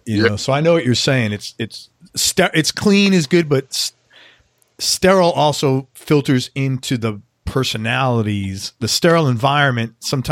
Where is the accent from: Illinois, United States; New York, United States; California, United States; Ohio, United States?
New York, United States; New York City; I'm from New York City originally